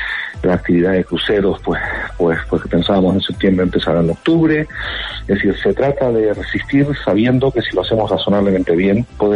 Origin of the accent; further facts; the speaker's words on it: Canary Islands, Spain; Yo creo que el gobierno de España tardó en escuchar a comunidades como la Canaria, que teníamos nuestras singularidades.